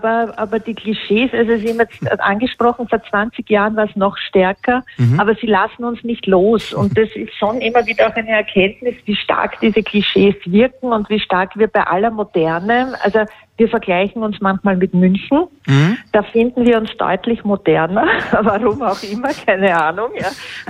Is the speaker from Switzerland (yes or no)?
no; Vienna, Austria; Weiß ich nicht, wie Sie das als Berliner über Berlin sagen würden, aber bei uns gibt es immer das eine und das andere gleichzeitig.